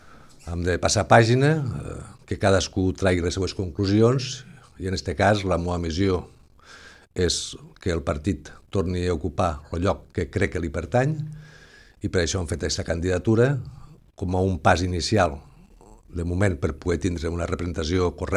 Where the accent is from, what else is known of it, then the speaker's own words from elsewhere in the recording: L'Ametlla de Mar, Catalonia, Spain; soc nascut aquí a l'Ametlla de Mar i la major part de la meva vida ha transcorregut aquí, al poble.